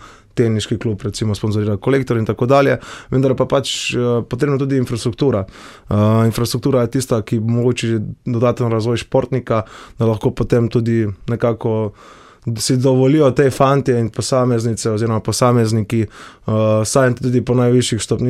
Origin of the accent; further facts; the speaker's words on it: Gorizia, Slovenia; Definitivno pač prihajam z Idrijsko-Cerkljanskega